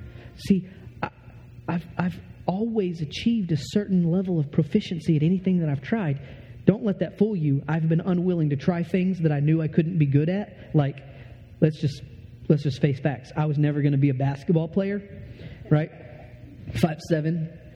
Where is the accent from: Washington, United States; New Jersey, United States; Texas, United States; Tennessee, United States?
Texas, United States; But I'm from Texas and this is cold, all right?